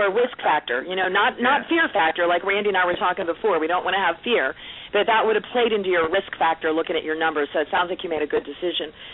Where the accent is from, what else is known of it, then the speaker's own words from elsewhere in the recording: United States; also born or lived in France; Well, I'm a French citizen and U.S. citizen, but of course I don't sound like it because we came to the U.S. when I was two.